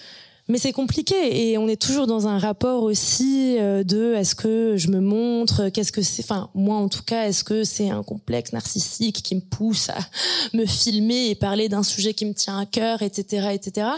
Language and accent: French; Grand Est, France; Moi j'ai grandi en Alsace dans un village passionné par la mode.